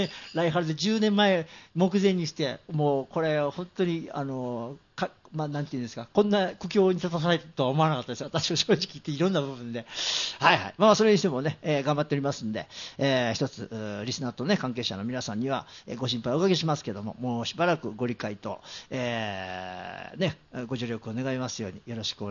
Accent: Ise, Mie, Japan; moved away; だって僕は三重県伊勢市出身ですけども、

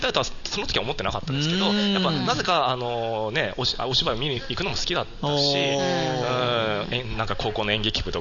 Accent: Ibaraki, Japan; also born or lived in Fukushima; 茨城出身なんですけど、あの大学が

